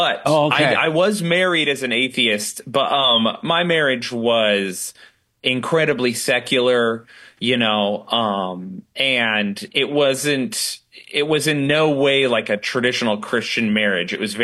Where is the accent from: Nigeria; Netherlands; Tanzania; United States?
United States; Utah; I'm from Utah, which is a very religious place.